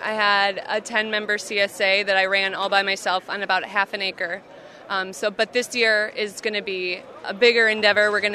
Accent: Milwaukee, Wisconsin, United States; because I grew up in Milwaukee and my family lives there.

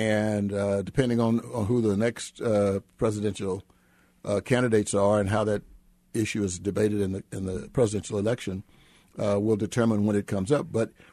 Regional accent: Texas, United States; I was born and raised in Texas. most of my family's still there.

